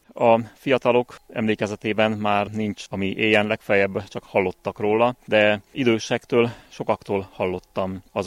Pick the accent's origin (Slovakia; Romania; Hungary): Romania; Solocma, Mureș County; mint az én szülőfalumból, Szolokmából is nagyon sokan elvándoroltak